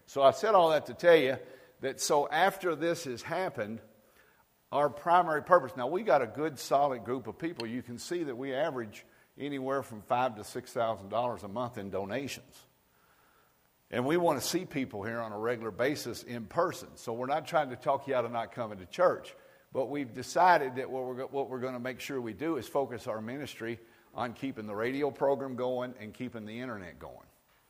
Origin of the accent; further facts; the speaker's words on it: United States; in America specifically, because that's who I am, I'm an American